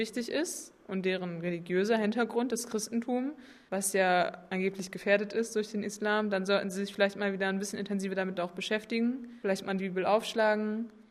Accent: Germany; Ich sehe mich als Deutsche und als Muslimin und ich sehe das auch in meinem Umfeld viel. Und meine Sprache ist deutsch, meine Schulbildung ist deutsch, meine Freunde sind deutsch, meine Sozialisation, alles ist also an mir so viel Deutsches. Mein Vater kommt aus Tunesien.

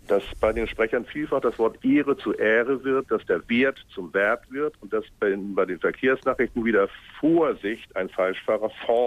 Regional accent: Hamburg, Germany; ich bin Hamburger, Sie mögen es vielleicht hören

